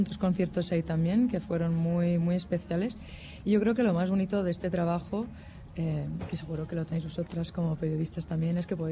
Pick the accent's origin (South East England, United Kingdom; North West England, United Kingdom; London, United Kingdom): London, United Kingdom; moved away as an adult; de hecho yo nací en Londres, vivía ahí estos 18 años